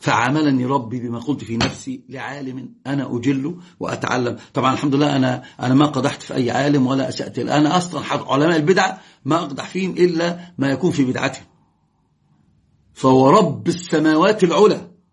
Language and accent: Arabic; Egypt; accent: Egyptian; لو أحد يكلمني غير أن أنا أتكلم بلكنتي المصرية ما يعرف أنا إيش